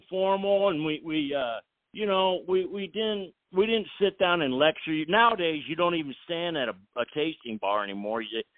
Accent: California, United States; born there; I was born in California. I know that.

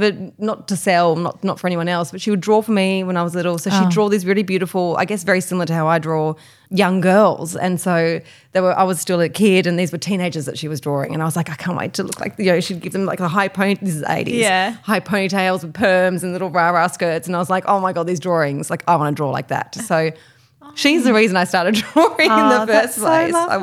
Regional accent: Tasmania, Australia; first language Polish; English is a second language; I grew up in Tassie. Yeah. Very Polish upbringing. So I didn't speak English for the first 2 years of my life. I spoke Polish

